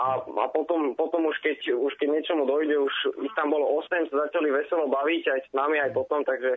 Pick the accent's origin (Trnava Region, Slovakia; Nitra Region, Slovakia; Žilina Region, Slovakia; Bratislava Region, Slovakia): Bratislava Region, Slovakia; Bratislava; som z Bratislavy